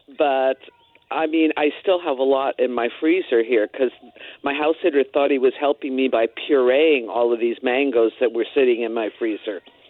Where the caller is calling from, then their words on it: Lanikai, Hawaii, United States; From Lanikai, Hawaii.